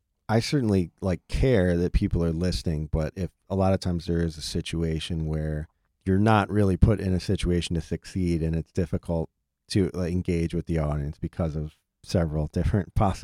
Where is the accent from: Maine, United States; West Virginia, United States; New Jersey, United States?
New Jersey, United States; Yeah, and I'm from Jersey, so